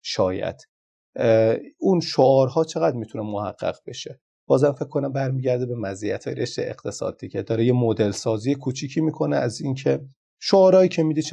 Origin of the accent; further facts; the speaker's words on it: Iran; first language Azerbaijani; Persian is a second language; ولی چون زبان مادری ما زبان آذریه، هر قدر تلاش میکنیم نمیشه اصلاحش کرد